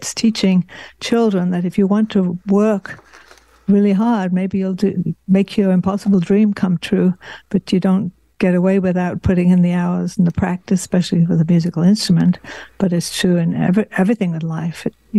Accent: England, United Kingdom; now in Canada; I was brought up in England, even though I became Canadian. We went backwards and forwards.

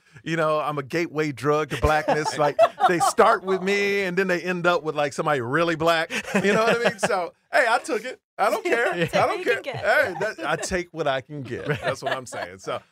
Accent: Houston, Texas, United States; So I grew up in Houston, Texas, all like white people, right?

